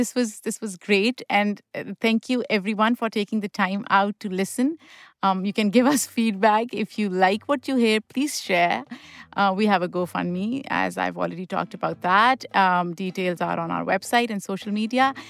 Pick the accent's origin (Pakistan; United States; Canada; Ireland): Pakistan; And I grew up in Pakistan